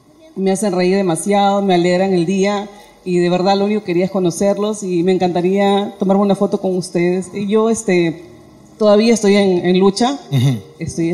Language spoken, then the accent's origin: Spanish; Pisco, Ica, Peru; No, vengo de Pisco. Vengo con mi esposo desde Pisco.